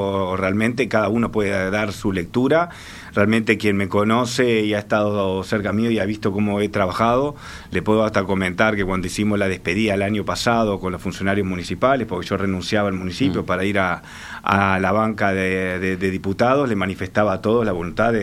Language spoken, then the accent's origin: Spanish; Montevideo, Uruguay; Yo soy un montevideano que me quiero, cada vez que me levanto pienso cómo puedo hacer algo para mejorar mi ciudad